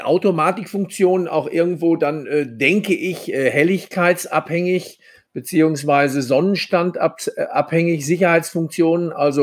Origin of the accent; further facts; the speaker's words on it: North Rhine-Westphalia, Germany; So ist es bei uns im Sauerland.